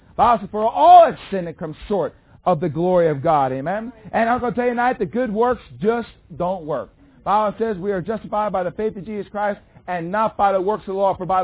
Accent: Philadelphia, Pennsylvania, United States; I'm from Philadelphia, man. Can any good thing come out of Philly, amen?

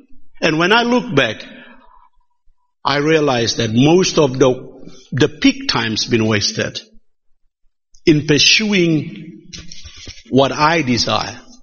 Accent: Papua New Guinea; Sometimes I go to a church and, you see, I'm coming from New Guinea. And coming from New Guinea into churches like in Australia, America, I start to see some dressing bit changing, the music changing.

